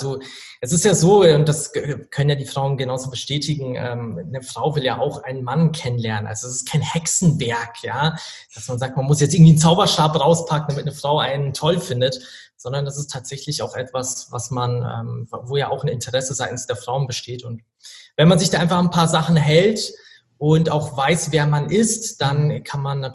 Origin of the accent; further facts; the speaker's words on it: Regensburg, Bavaria, Germany; Also ich komme tatsächlich aus Regensburg